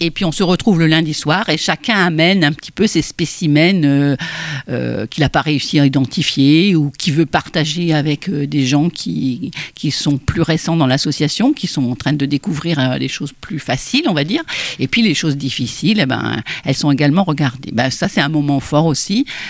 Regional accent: France; je crois qu'on est tous... on est français, on aime la bonne nourriture

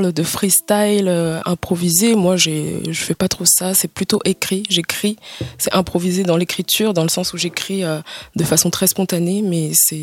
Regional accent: Madagascar; born there; Non, je suis née à Madagascar.

